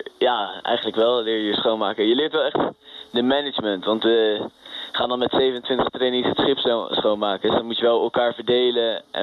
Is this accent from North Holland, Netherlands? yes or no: yes; Hilversum, North Holland, Netherlands; Ik kom uit Hilversum.